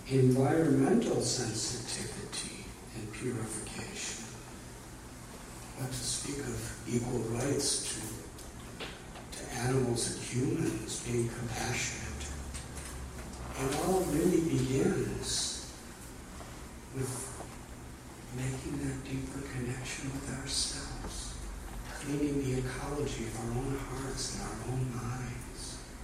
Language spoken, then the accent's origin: English; Chicago, Illinois, United States; born there; It's like I was born in Chicago. 1950. We used to hear a lot about the Chicago Fire.